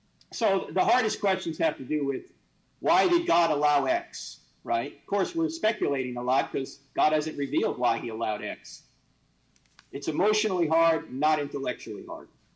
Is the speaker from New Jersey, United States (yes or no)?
yes; New Jersey, United States; since I'm originally from New Jersey